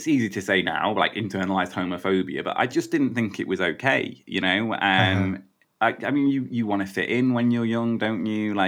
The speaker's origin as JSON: {"language": "English", "town": "Manchester", "region": "North West England", "country": "United Kingdom", "tie": "born or raised there", "said": "I grew up in Manchester, but I grew up in kind of a small suburb of Manchester."}